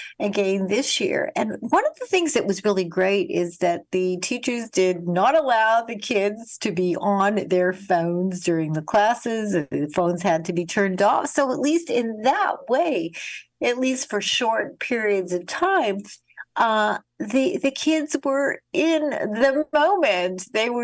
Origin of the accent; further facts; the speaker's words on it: Winnipeg, Manitoba, Canada; I grew up in Winnipeg, Canada, in an Orthodox Jewish family